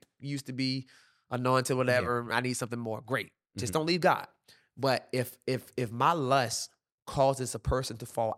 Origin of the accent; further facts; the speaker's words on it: Norfolk, Virginia, United States; And I'm like, man, I'm from Norfolk, bro.